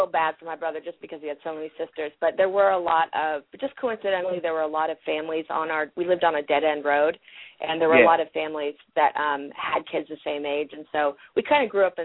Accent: Corbett, Oregon, United States; also born or lived in Portland; I was born in Portland, and then when I was six, we moved to Corbett, which is a little town east of Portland in the Columbia River Gorge

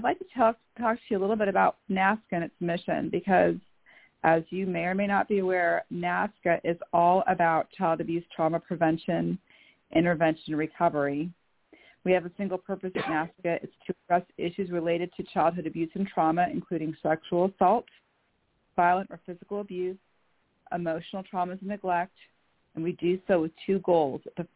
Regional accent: Bellevue, Washington, United States; I am from Bellevue, Washington, and I'm here with my co-host, Pamela Elaine Lockridge.

